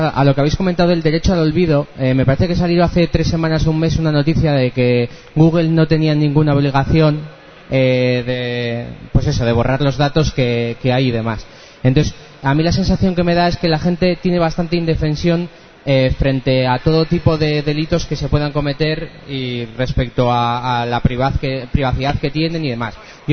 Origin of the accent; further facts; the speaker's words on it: Leioa, Basque Country, Spain; yo soy de Leioa